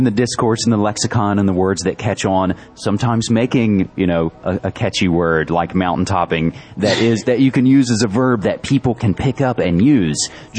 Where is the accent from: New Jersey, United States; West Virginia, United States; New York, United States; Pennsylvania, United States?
West Virginia, United States; I'll say I'm from West Virginia and they'll say, oh, I have family in Richmond.